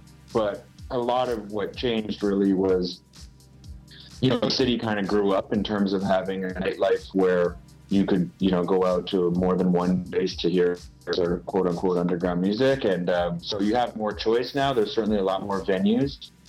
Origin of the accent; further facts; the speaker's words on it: Toronto, Ontario, Canada; growing up in Toronto